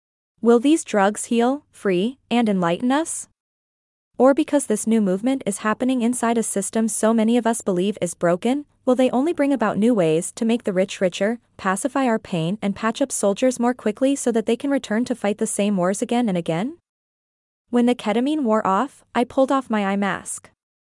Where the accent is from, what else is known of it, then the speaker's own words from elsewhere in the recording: Oregon, United States; licenses to become a psilocybin practitioner in my home state of Oregon, for example, are expensive to obtain